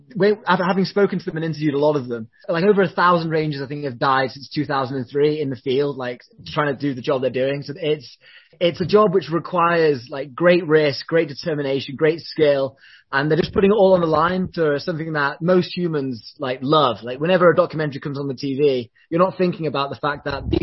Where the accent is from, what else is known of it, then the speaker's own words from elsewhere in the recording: England, United Kingdom; What makes me know, so I'm English, Brent. I'm not known in these lands.